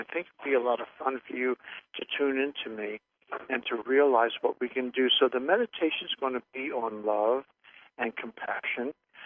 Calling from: Rochester, New York, United States; We're calling from Rochester, New York.

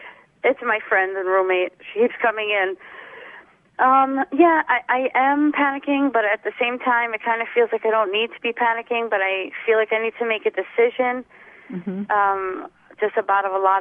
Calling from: Tampa, Florida, United States; I'm calling from Tampa.

